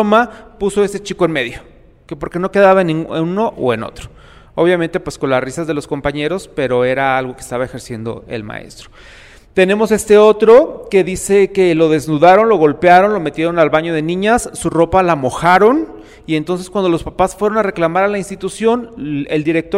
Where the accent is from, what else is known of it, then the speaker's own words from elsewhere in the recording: Michoacán, Mexico; nos encontramos al estado de Michoacán, que es de donde yo vengo